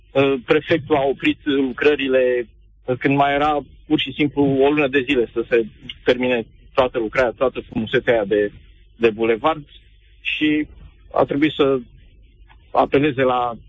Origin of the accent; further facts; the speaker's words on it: Bucharest, Romania; eu și soția mea sunt bucureșteni jet by jet